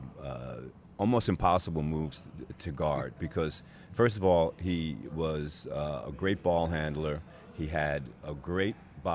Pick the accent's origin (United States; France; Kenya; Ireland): United States; New Jersey; growing up in New Jersey, close to New York City